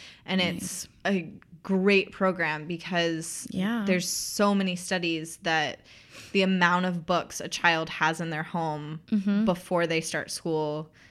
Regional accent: Tennessee, United States

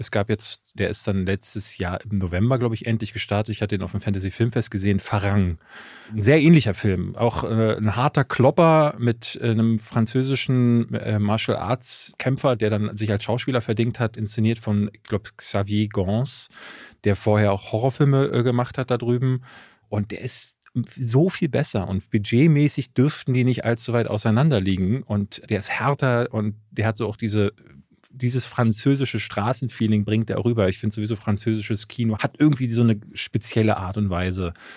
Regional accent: Berlin, Germany; ich bin in Berlin mal Zahn groß geworden.

